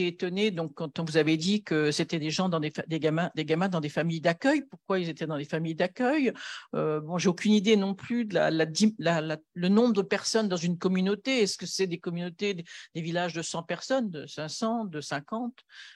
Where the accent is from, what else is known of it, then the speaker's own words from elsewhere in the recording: France; Je suis française